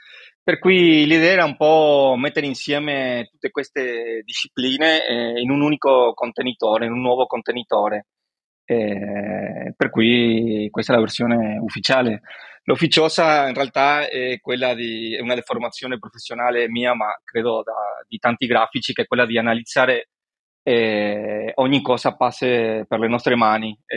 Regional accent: Buenos Aires, Argentina; Italian is a second language; moved away as an adult; now in Italy; dall'accento come avrai immaginato sono argentino di Buenos Aires e dopo essermi laureato all'Università di Buenos Aires sono venuto qua in Italia al nord-est

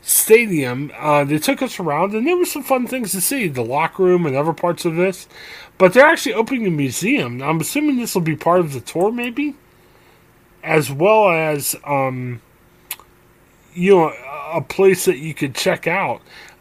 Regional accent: Ohio, United States; We're guys from Ohio.

